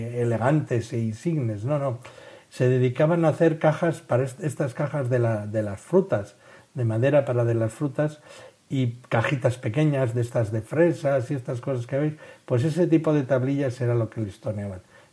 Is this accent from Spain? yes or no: yes; Basque Country, Spain; había una en el pueblo más arriba del mío, más arriba en el sentido del cauce del río que pasaba por mi pueblo, que era el río Urola